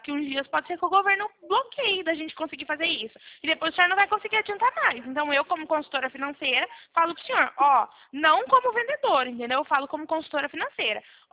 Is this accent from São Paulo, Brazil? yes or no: yes; Leme, São Paulo, Brazil; Eu sou da cidade de Leme, interior de São Paulo.